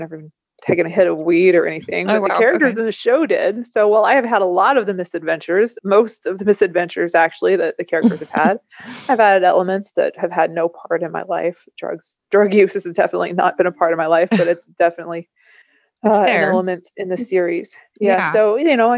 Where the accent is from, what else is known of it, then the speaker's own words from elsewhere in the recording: Kentucky, United States; No, I've stayed in my hometown in Kentucky, and it's been much better for me.